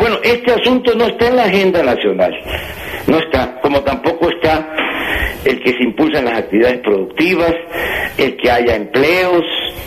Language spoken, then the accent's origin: Spanish; Tabasco, Mexico; tú eres de Limón, yo soy de Tabasco.